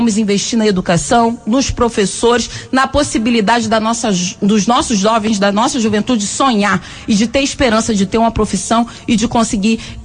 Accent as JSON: {"language": "Portuguese", "region": "Rio de Janeiro", "country": "Brazil", "said": "eu venho da Maré, são 140 mil moradores."}